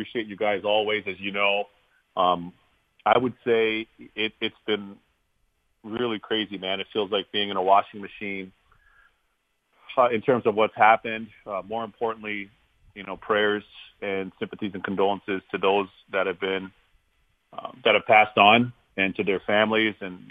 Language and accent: English; Canada; now in United States; my parents emigrated from Barbados in the Caribbean, and they went to Canada. So my ancestral home's Barbados in the Caribbean. You know, I was born and raised in Canada, and home for me is the United States.